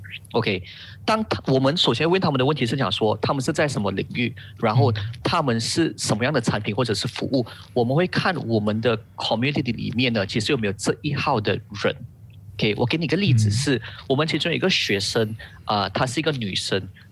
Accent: Penang, Malaysia; 因为我来自槟城

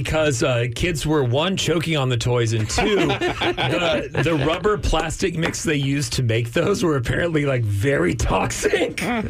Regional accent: Amarillo, Texas, United States; because I grew up kind of outside of Amarillo. Around creeks and hills

